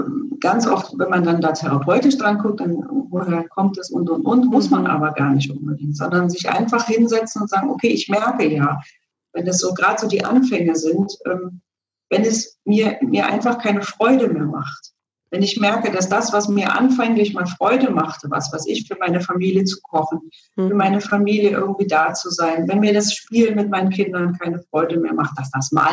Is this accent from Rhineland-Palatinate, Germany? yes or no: no; East Berlin, Berlin, Germany; Also ich bin ja selber in Ost-Berlin groß geworden.